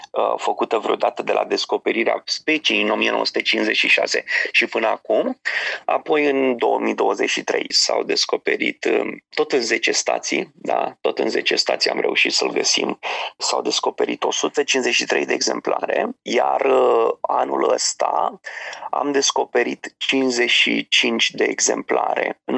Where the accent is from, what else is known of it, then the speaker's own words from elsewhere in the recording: Brăduleț, Argeș, Romania; de la Brădetu, din comuna Brăduleț, de unde am copilărit eu, de pe Valea Vâlsanului